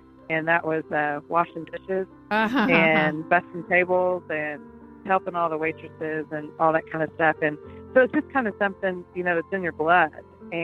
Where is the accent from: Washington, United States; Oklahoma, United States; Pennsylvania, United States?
Oklahoma, United States; Cheyenne; So we moved back to my hometown of Cheyenne, Oklahoma, and took over a restaurant